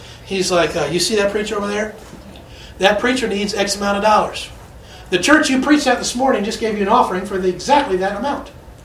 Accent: Kentucky, United States; I'm from Kentucky.

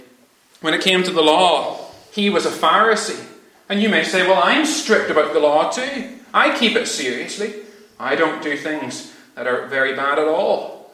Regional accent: Ireland; now in Lewis, United Kingdom; myself growing up in Ireland

